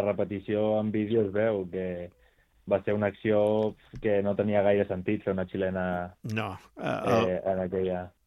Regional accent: El Vendrell, Catalonia, Spain; jo vaig començar el futbol de ben petit aquí al meu poble, al Vendrell

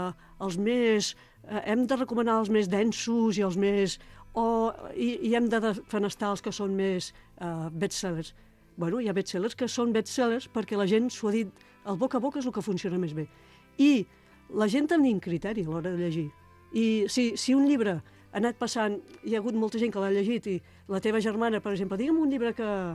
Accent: Barcelona, Catalonia, Spain; a més a Gràcia, que jo sóc de Gràcia i ho conec

